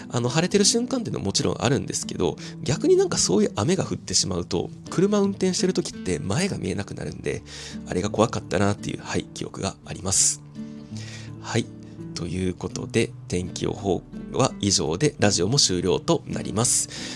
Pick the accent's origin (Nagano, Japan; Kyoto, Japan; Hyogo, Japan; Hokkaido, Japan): Hyogo, Japan; Kobe; born or raised there; also born or lived in Christchurch, New Zealand / Houston, United States; now in Tokyo, Japan